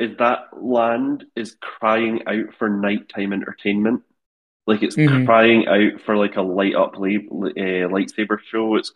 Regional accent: United Kingdom; because I'm like miserable, like a miserable British person? Or is it because... Or is it because like we're from Europe

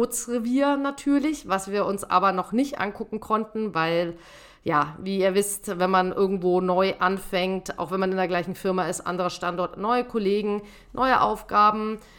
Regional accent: Southern Germany, Germany; born there; Für mich als gebürtige Süddeutsche erstmal ein Schock war. Es ist Bremen, die Hansestadt. Also ich bin seit Anfang Februar jetzt unter der Woche die meiste Zeit mittlerweile tatsächlich auch schon in Bremen.

